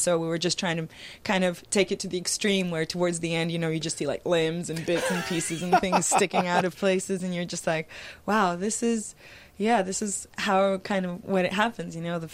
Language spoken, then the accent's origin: English; Australia; And growing up in Australia, that just adds to it.